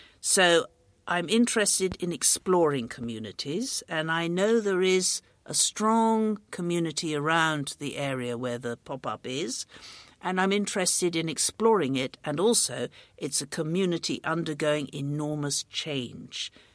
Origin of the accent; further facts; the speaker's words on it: San Francisco, California, United States; born there; I was born in San Francisco in 1949, long time ago, and I lived in seven countries before the age of 15.